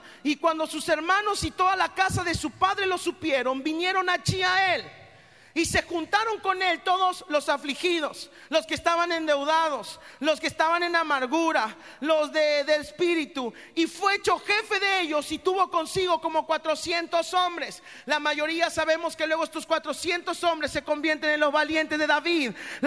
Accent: Mexico; now in Argentina; Bueno, soy mexicano, estoy aprendiendo a hablar argentino.

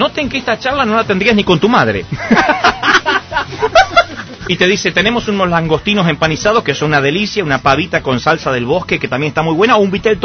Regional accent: Argentina; born there; Por ejemplo, yo nací en Argentina

